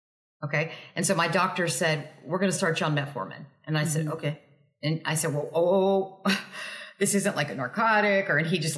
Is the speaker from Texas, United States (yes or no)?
yes; Texas, United States; Because I was a meat and potato. I'm from Texas.